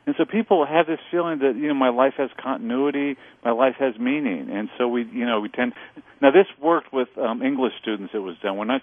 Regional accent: Midwest, United States; also born or lived in Minneapolis, United States; I grew up somewhere in the Midwest.

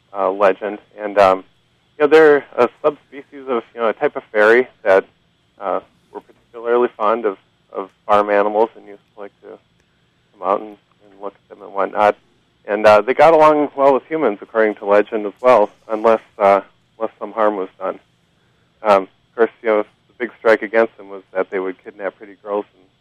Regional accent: Lake Superior South Shore, United States; I grew up on the South Shore, or pretty close to the South Shore of Lake Superior, and it's not hard to imagine, terrible creatures living underneath the surface of water, which you can't see.

